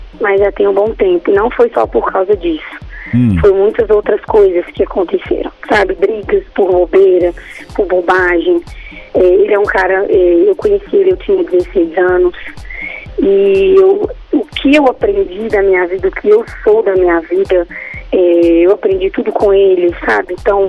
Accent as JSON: {"language": "Portuguese", "region": "Minas Gerais", "country": "Brazil", "said": "Sou de Minas, uai."}